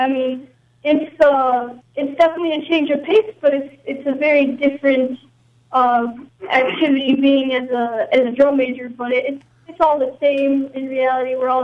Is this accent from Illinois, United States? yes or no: yes; Naperville, Illinois, United States; I'm from the suburbs of Chicago. I grew up in Naperville, Illinois